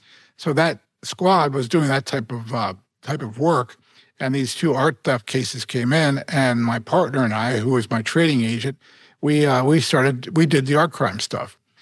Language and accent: English; Baltimore, Maryland, United States; Yes, I grew up in Baltimore.